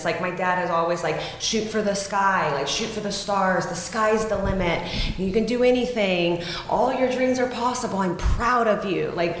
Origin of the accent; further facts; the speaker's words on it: Latvia; also born or lived in United States; I grew up in Latvia, the former Soviet Union, and we moved there in, like, 93.